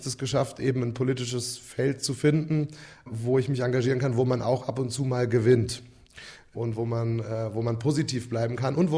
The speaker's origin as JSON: {"language": "German", "town": "Frankfurt", "region": "Hesse", "country": "Germany", "said": "Ich bin ja Frankfurter ursprünglich."}